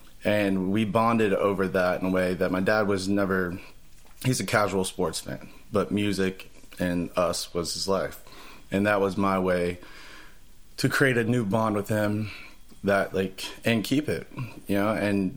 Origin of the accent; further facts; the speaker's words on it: Senecaville, Ohio, United States; also born or lived in Columbus; so I was born in Columbus when I was very young. I think I was 7. My dad moved us from Columbus to Senecaville, Ohio, which is a little town of like 200 people, middle of nowhere.